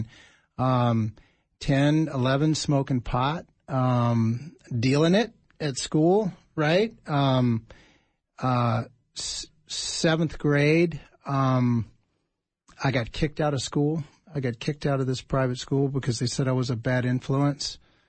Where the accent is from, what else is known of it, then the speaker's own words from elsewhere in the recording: Baton Rouge, Louisiana, United States; moved away as an adult; now in Minnesota, United States; I'm actually from Louisiana. I've been here in Minnesota since 2000. I came up here to get sober myself, to go to treatment. But I grew up in, I went to private schools in Louisiana in Baton Rouge.